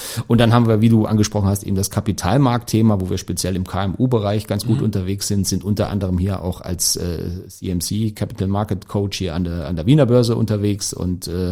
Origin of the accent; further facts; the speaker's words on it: Thuringia, Germany; ich bin aufgewachsen in Thüringen, damals noch DDR